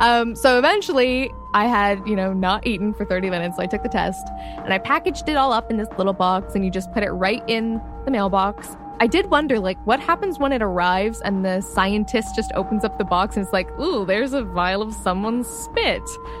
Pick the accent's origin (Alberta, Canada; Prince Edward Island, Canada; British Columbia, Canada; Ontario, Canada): Ontario, Canada; Toronto; I'm from Toronto.